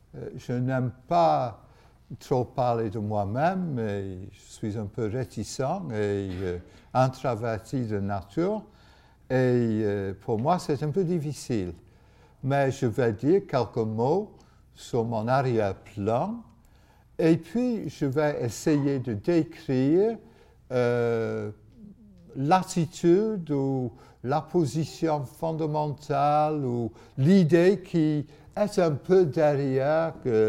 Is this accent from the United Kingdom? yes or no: yes; England, United Kingdom; French is a second language; now in France; je suis anglais. Mais à moitié anglais, parce que mes parents étaient gallois. Et donc, je suis plus gallois qu'anglais, en réalité.